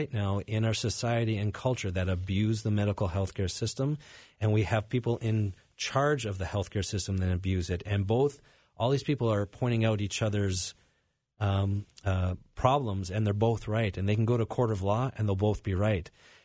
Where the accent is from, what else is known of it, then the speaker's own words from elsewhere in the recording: Canada; moved away; I come from Canada and their healthcare system, their model, and I grew up with it. And I love my Canadian heritage